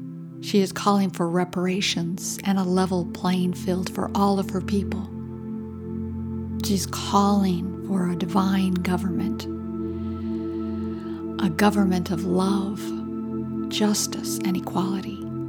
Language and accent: English; Ethiopia; now in United States; I was born and raised in Ethiopia, East Africa. And when I came here to live in the U.S., it took me a long time to feel that America was my country.